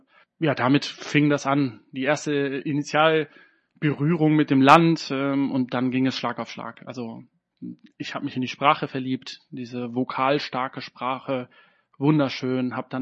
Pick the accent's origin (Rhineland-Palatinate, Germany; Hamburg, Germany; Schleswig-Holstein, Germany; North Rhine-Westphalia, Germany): North Rhine-Westphalia, Germany; Dortmund; Ich komme ursprünglich aus Dortmund, habe dann auch in Dortmund studiert, Lehramt.